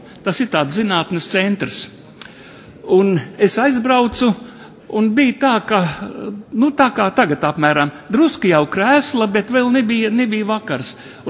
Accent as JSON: {"language": "Latvian", "region": "Riga", "country": "Latvia", "said": "jā, es esmu no Rīgas"}